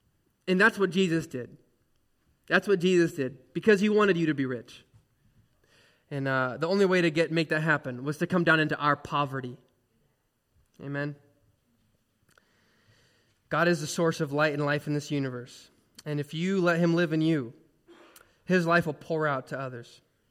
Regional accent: Fresno, California, United States; in the city I grew up in Fresno

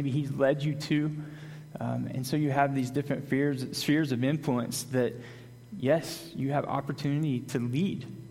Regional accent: Arkansas, United States; My wife and I, I grew up in Northwest Arkansas.

